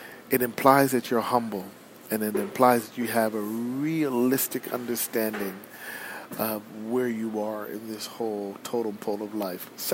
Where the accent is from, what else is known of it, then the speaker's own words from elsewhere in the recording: Toronto, Ontario, Canada; I grew up in Rexdale, one of the more interesting places to live in Toronto.